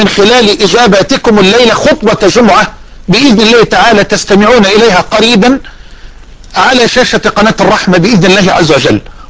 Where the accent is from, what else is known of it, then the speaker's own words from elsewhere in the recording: Damouh, Egypt; في قريتنا المتواضعة الكريمة صاحبة الود والدفء والحنان قرية دموه